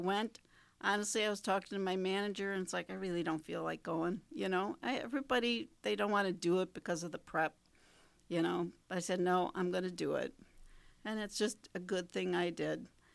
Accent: Kenosha, Wisconsin, United States; I'm from Kenosha, born and raised.

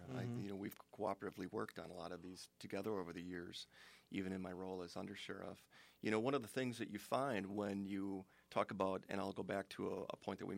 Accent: Delavan, Wisconsin, United States; And I grew up in Delavan, and I just identify with the area as being a hometown boy to Walworth County.

